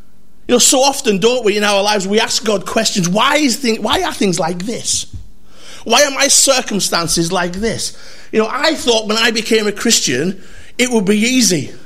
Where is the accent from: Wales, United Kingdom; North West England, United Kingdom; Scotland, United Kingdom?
North West England, United Kingdom; I was brought up in West Cumbria. I make no apologies for that. It's the cheapest place to live in the country, according to Zoopla.